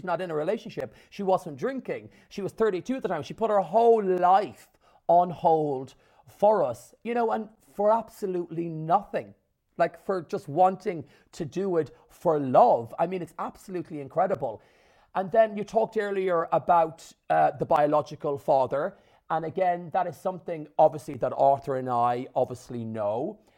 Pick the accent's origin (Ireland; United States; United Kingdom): Ireland; I'm Irish, I live here.